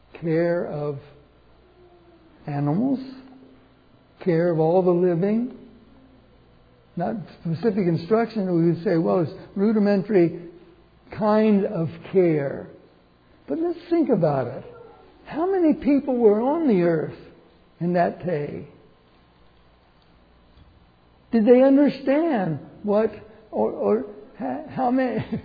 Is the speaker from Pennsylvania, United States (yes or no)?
yes; Pennsylvania, United States; I grew up in Pennsylvania, by the way, in coal mine country. And many of my uncles were coal miners